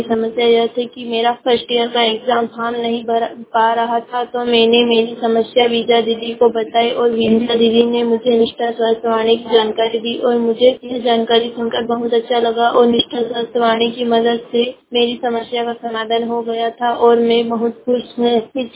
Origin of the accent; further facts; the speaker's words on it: Santpura, Madhya Pradesh, India; और मैं जिला बड़वानी के सांतपुरा की निवासी हूँ।